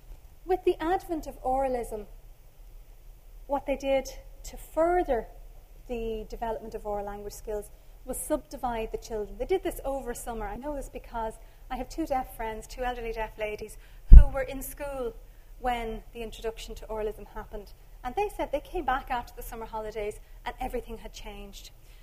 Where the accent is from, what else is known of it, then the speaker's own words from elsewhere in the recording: Dublin, Leinster, Ireland; I grew up in Cabra, so the Schools for the Deaf were literally just up the road from me.